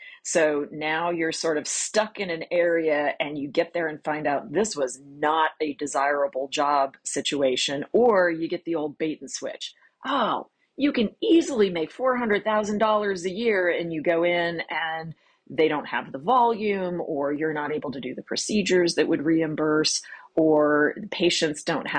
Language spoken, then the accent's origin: English; Maryland, United States; I was trying to get anywhere from my home state of Maryland down to North Carolina.